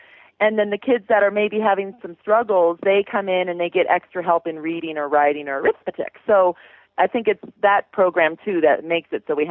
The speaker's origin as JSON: {"language": "English", "town": "Aurora", "region": "Colorado", "country": "United States", "said": "from Aurora, Colorado"}